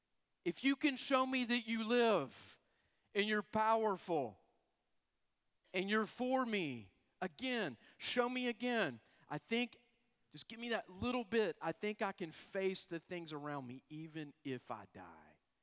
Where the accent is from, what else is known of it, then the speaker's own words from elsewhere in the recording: Georgia, United States; I'm from Georgia. I think a good peach pie is good.